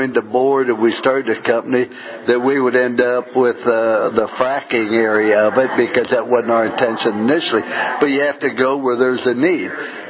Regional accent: East Loop, Ohio, United States; And it's like I'm from Ohio. And I was raised in East Loop, Ohio, where the steel mills, the potteries, are now dead.

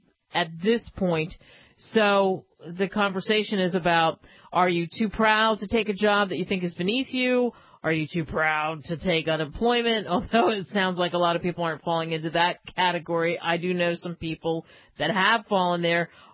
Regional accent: New Jersey, United States; Campbell's Soup, just a stone's throw away from where I grew up in New Jersey, it's the world's biggest soup maker

